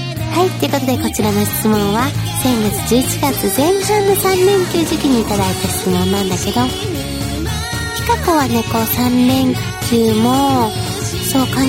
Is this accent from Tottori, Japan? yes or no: yes; Tottori, Japan; その時期ちょうどね、地元の鳥取県にいて